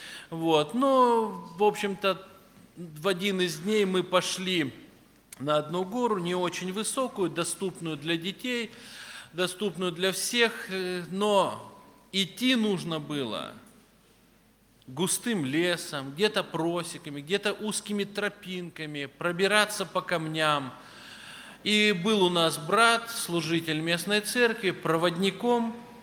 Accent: Chelyabinsk, Chelyabinsk Oblast, Russia; я из Челябинска.

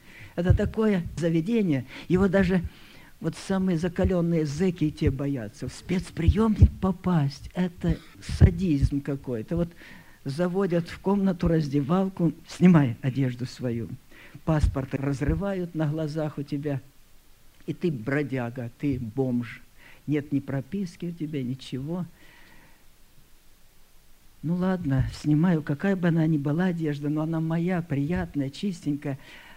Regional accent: Siberia, Russia; born there; Я родился в Сибири. Родители переехали туда с Курской области, Глушковский район

